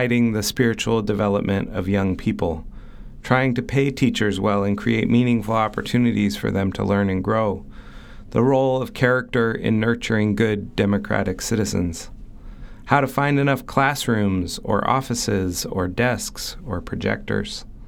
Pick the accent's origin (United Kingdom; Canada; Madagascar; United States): United States; Berkeley, California; And certainly one could insert a joke there that's totally fair and probably true about growing up in Berkeley.